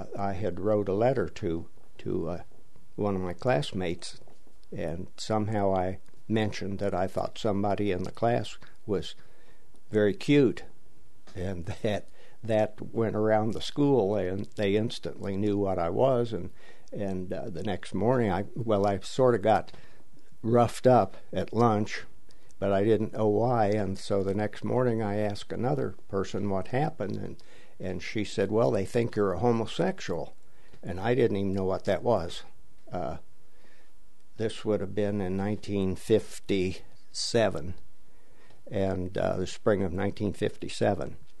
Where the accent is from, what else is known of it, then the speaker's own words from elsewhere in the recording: Dayton, Ohio, United States; I was born in Dayton at St. Elizabeth Hospital, 1941, and this house is the house that I grew up in.